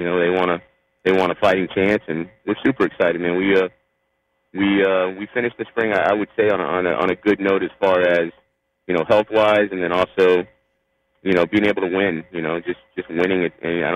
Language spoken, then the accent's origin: English; Florida, United States; I mean, that's, to me, growing up in this county and growing up in the South, I mean, the Palmetto Killians, Palmetto Southridge, you know, Palmetto South Dade, Palmetto Homestead.